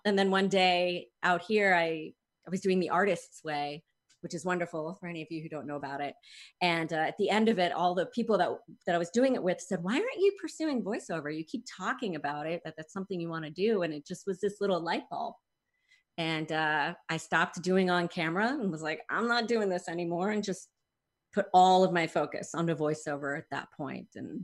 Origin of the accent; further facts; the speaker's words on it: New Jersey, United States; also born or lived in Texas / Connecticut; I guess I grew up in New Jersey. I was born in Texas, but somehow went from there to Connecticut and then mostly Jersey from third grade till I was done.